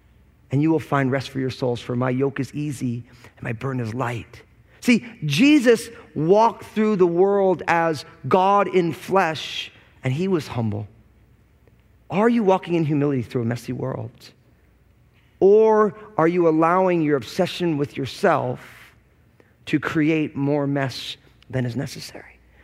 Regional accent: Washington, United States; now in Tucson, United States; I'm a pastor from the People's Republic of Washington State, but I'm pastoring, I came and teach over at Calvary Tucson.

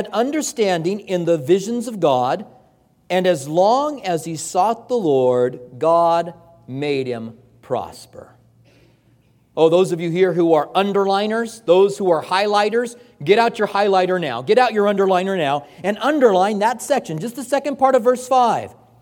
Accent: Albuquerque, New Mexico, United States; I grew up in Albuquerque, and it gets snow there that will stay on the ground for a couple of months out of the year. The elevation of Albuquerque is about a mile high.

